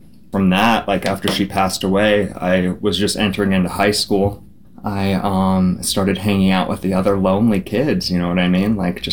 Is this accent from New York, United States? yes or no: no; Fairbanks, Alaska, United States; born there; Okay, so like I said, I was born in Fairbanks. I had a pretty good childhood for the most part.